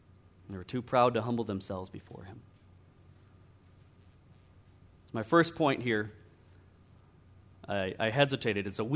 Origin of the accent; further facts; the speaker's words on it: Michigan, United States; been a key part of my testimony in my hometown up in Michigan